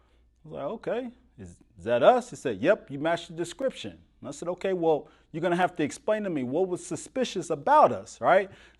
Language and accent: English; Nashville, Tennessee, United States; So in growing up in Nashville, one of the things that we had is that we had the Edge Hill Public Library.